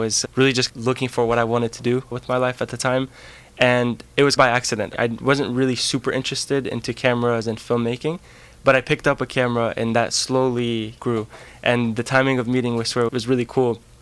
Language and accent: English; Sacramento, California, United States; also born or lived in Syria; I'm originally from Syria. I grew up in Sacramento, and then just before high school, moved down to SoCal.